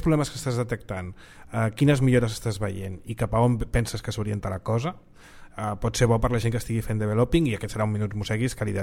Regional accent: Sant Andreu de Palomar, Catalonia, Spain; accent: Sant Andreu de Palomar; Amb el meu accent, que és de Sant Andreu de Palomar.

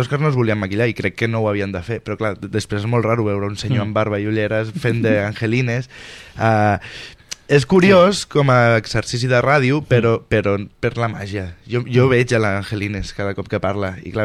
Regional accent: Badalona, Catalonia, Spain; Jo sóc de Badalona, no?

